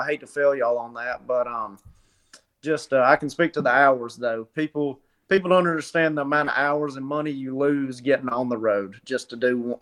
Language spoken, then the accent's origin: English; the South, United States; I grew up in the South and, you know, on a farm and stuff and in the country.